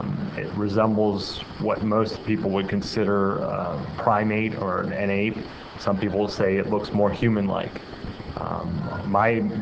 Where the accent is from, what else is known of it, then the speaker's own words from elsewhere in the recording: Pennsylvania, United States; a large number of activity going on in Pennsylvania, my home state.